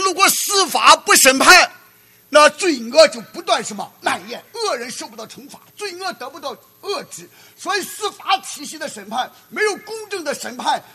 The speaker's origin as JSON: {"language": "Chinese", "country": "China", "said": "那我们中国人往往讲，天堂近了，赶紧进天堂吧。"}